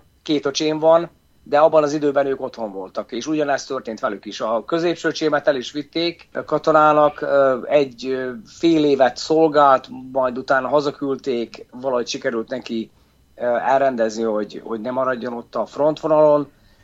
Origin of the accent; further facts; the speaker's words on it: Senta, Vojvodina, Serbia; Igen, Zentáról származom, a volt Jugoszlávia területéről, ugye ma már csak Szerbiaként ismert ez a terület.